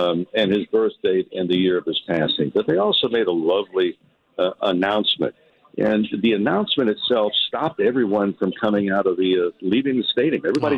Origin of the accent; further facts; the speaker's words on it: Santa Monica, California, United States; You know, myself growing up in Santa Monica, my mother was a single parent.